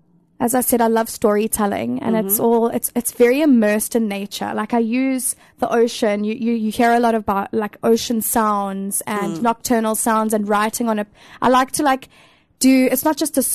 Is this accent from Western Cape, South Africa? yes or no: yes; Stellenbosch, Western Cape, South Africa; Yes, I'm from Stellenbosch.